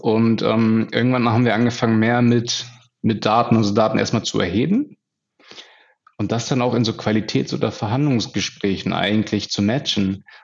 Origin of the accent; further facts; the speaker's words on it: Hanover, Lower Saxony, Germany; so als gebürtiger Hannoveraner